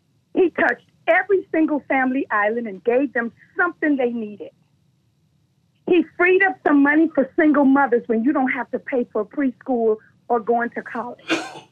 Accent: United States; Like I said earlier, as an American, I refuse to believe that America voted for a racist.

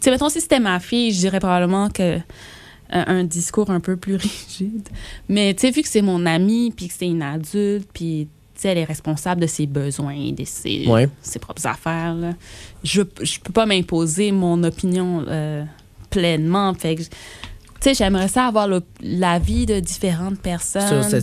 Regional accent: Montreal, Quebec, Canada; Moi, je viens de Montréal.

